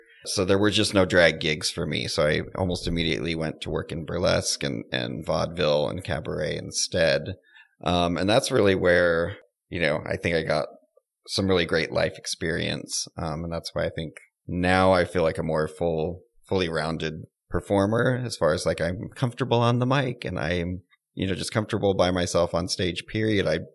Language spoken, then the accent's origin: English; San Francisco, California, United States; I was born in San Francisco. I grew up all around the Bay Area, all the way up to a place called Placerville, which is up past Sacramento